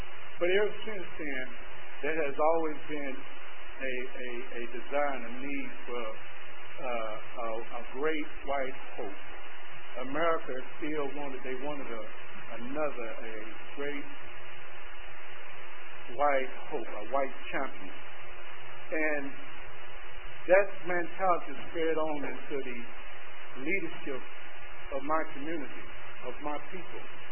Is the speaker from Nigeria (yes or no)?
no; Dallas, Texas, United States; When I was a young boy growing up in Nevada here in Dallas, I wanted to be in the armed forces.